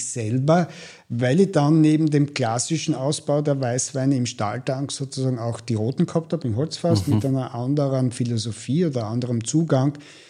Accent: Leutschach, Styria, Austria; Naja, beide sind wir aus Leutschach. Erst Kontakt war vielleicht irgendwo mal unbewusst im Kindergarten und dann eher wenig Kontakt

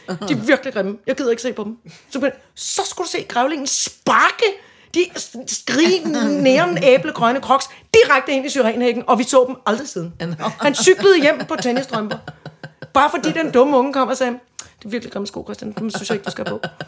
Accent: Søborg, Capital Region of Denmark, Denmark; I Søborg, alle søstrene, på det, vores mor er der ikke længere

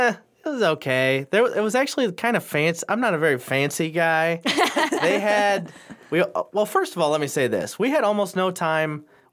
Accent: Freeburg, Illinois, United States; Oh, Freeburg, Illinois

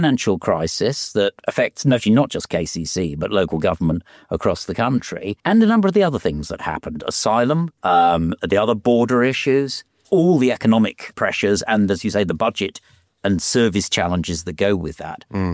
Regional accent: London, United Kingdom; Well, I'm originally from Southeast London, though my father was from Kent. My father was from Dartford

